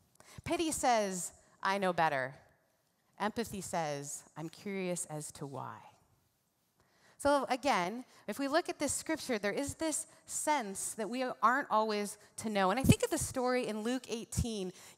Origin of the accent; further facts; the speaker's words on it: Canada; I grew up in Canada, should have said that first.